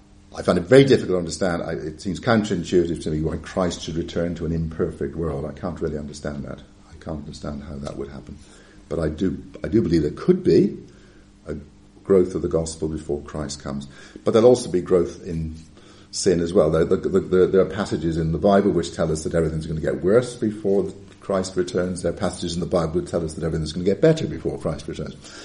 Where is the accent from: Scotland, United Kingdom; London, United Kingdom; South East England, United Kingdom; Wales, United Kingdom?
Wales, United Kingdom; because I'm Welsh. There's a bit of old Presbyterianism in me.